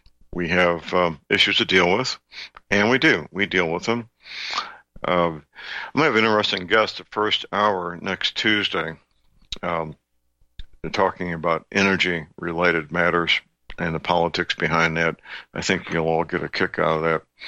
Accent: St. Louis, Missouri, United States; He's right here in my hometown, St. Louis.

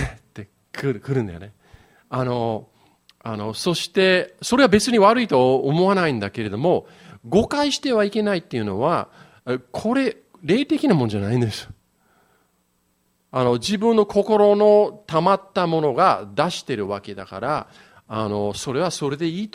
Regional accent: Yokohama, Kanagawa, Japan; 僕の育ちは横浜なのであんまり派手なキリスト教なかったんですね。

